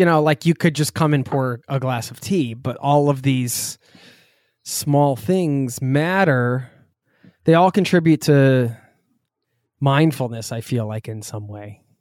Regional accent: East Coast, United States; I'm from the East Coast, so I'm like, let's go.

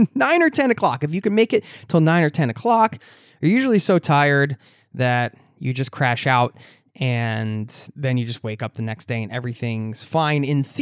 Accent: United States; now in Norway; Plus, I just got back to Norway, where I live, from a 3-week trip back to my home country, the USA

